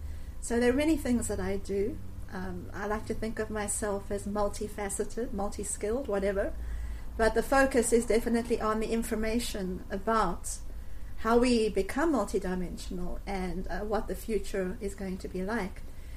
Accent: South Africa; I come from South Africa

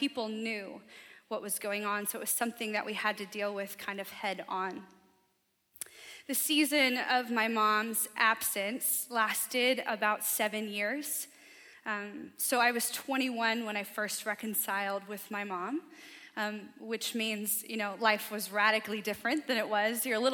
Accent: the South, United States; I was like devouring accolades from people back home. I'm from the South

